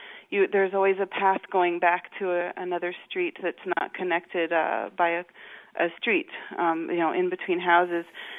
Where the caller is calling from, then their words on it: Brest, Brittany, France; I'm calling from Brittany, just outside of Brest on the west coast.